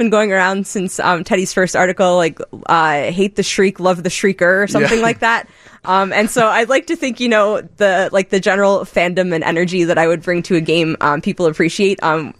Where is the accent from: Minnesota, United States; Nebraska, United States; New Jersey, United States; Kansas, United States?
New Jersey, United States; I am from Jersey and very proud of it.